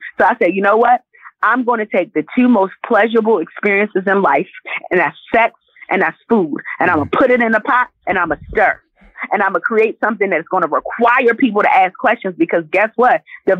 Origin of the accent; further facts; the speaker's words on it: Jamaica; I'm Jamaican. I like food.